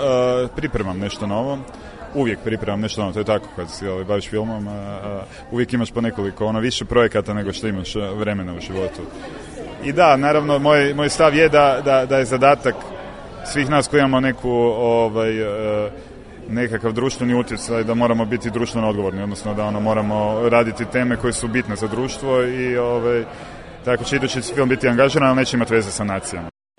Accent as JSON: {"language": "Croatian", "country": "Croatia", "said": "Sad mislim, ja sam iz Hrvatske pa sam radio o Srbima u Hrvatskoj"}